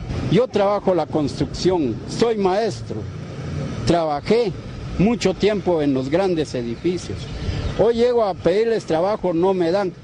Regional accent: Guatemala; como guatemaltecos que somos, deberían de darnos de comer. Ya que no quieren que nosotros de la tercera edad salgamos a las calles

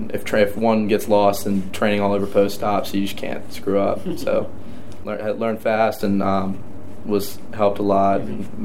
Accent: Maryland, United States; I'm from the Eastern Shore of Maryland, a really small town in Talbot County

